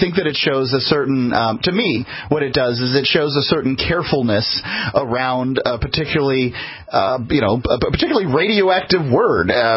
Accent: the South, United States; I'm from the South

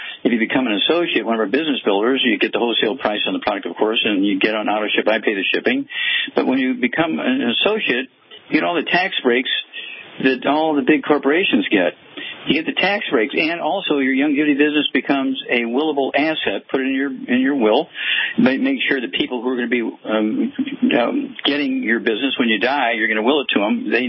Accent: Missouri, United States; back to Missouri, my home state

